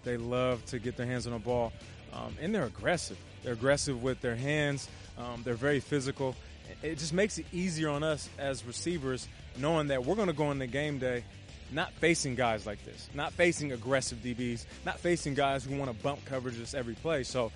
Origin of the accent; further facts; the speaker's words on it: Seattle, Washington, United States; also born or lived in Detroit; You know, even though I'm from Seattle, Detroit's like my second home. 4 years I spent there.